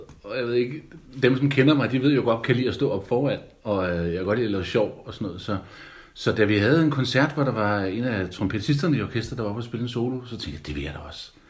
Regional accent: Roskilde, Zealand, Denmark; Jamen, jeg kommer oprindeligt fra Roskilde, hvor jeg blev født i 1971, og har trådt min barnesko der, og gået i folkeskole der, og gået i musikskole, og gået i gymnasiet.

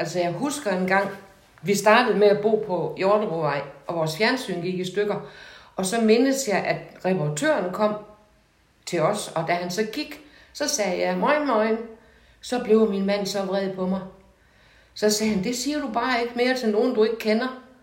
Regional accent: Hedensted, Central Denmark Region, Denmark; servicestation i Hedensted, hvor jeg kommer fra.

